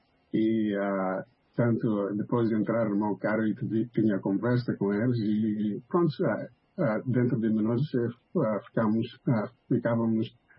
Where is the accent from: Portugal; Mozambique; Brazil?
Mozambique; eu sou de Moçambique